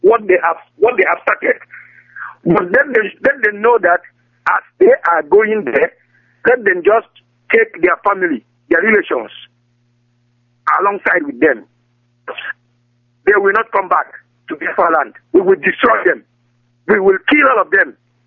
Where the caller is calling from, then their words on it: Goslar, Lower Saxony, Germany; Yeah, I'm from Niedersachsen.